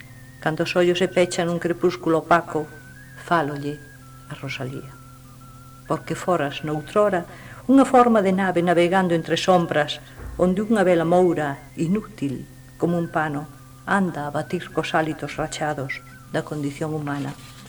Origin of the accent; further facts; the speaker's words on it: Viveiro, Galicia, Spain; Pero despois terminei a miña infancia en Viveiro e os dous sitios son para min entrañables.